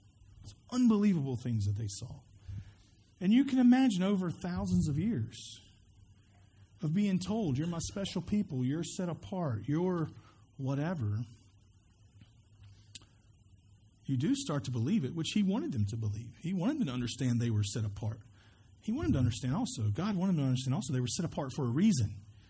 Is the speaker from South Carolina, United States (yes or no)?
yes; Spartanburg, South Carolina, United States; I was from Spartanburg. He happened to like a band that was from my city.